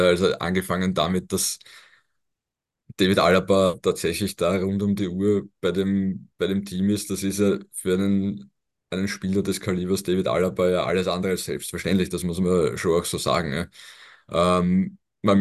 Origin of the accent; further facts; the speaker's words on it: Austria; Das ist eine Mentalität, die wir jetzt als Österreicher vielleicht in den vergangenen Jahrzehnten nicht so in uns getragen haben.